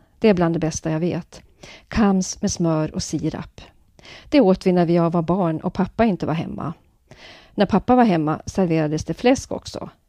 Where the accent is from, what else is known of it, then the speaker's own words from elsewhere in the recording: Örnsköldsvik, Västernorrland County, Sweden; also born or lived in Södermanland; Men jag var bara 4 månader när pappa fick jobb på Hägglunds och flyttlasset gick tillbaka till Övik. Alltså en ren tillfällighet att jag föddes i Sörmland.